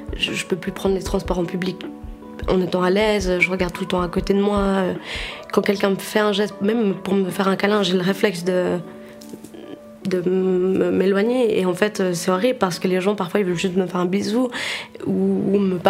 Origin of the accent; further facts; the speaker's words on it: Switzerland; also born or lived in Mumbai, India; Je suis née en Inde. J'étais à Bombay dans un orphelinat jusqu'à mes 2 ans où une famille de Suisse est venue m'adopter.